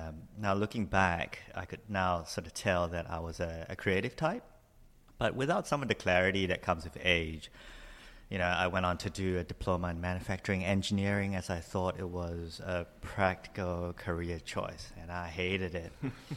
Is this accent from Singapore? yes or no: yes; Singapore; I was born and educated in Singapore.